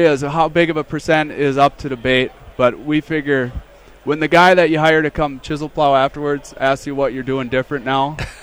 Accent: Wheaton, Minnesota, United States; I grew up in Wheaton, Minnesota, so I got Wheaton math.

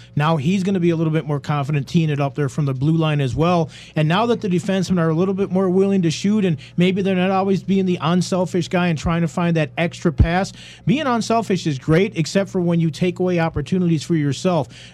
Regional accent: Chicago, Illinois, United States; I've been watching a lot of Blackhawk games lately because I'm from Chicago.

